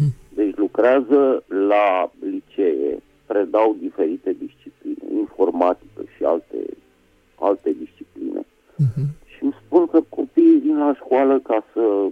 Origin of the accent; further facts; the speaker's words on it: Bucharest, Romania; din București.